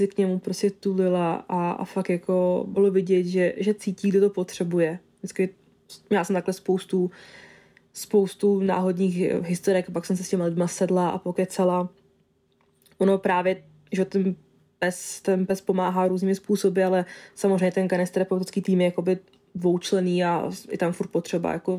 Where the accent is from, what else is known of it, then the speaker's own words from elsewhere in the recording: Italy; now in Czech Republic; já jsem přišla z Itálie, ona ze Slovenska, spotkali jsme se v Česku